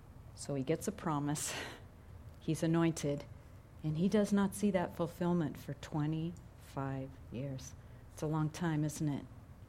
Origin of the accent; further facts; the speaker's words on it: Alhambra, California, United States; also born or lived in Huntington Beach; I was born in Alhambra, California. I lived there till I was 13, and my parents moved to Huntington Beach, which was just bean fields at the time, and oil derricks.